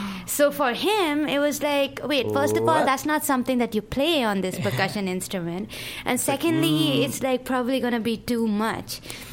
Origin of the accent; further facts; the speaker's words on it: India; So he needs to really understand because he's Swedish and I'm Indian.